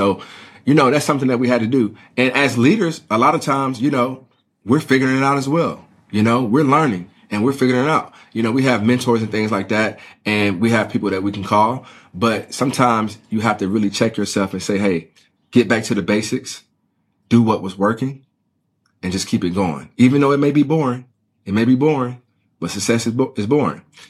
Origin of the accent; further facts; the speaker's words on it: Mississippi, United States; Man, listen, I'm from Mississippi. I'm from the South.